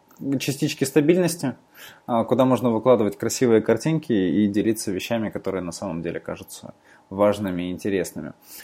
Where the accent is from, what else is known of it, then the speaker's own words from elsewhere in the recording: Rostov-on-Don, Rostov Oblast, Russia; Я из Ростова-на-Дону. И здесь сейчас и живу, и работаю.